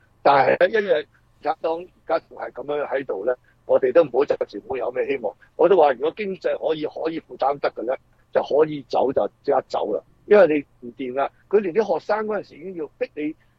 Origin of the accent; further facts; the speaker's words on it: China; born there; 好似我哋喺大陸出世